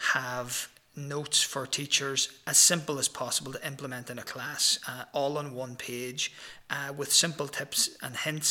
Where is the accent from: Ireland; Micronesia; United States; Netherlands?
Ireland; Donegal, Ulster; growing up in Donegal, just outside Donegal town, the outdoors was the biggest room in our house.